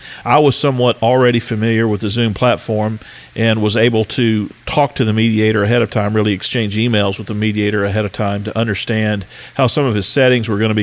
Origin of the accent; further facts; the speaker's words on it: Texas, United States; we now have a handful of courts in my home state of Texas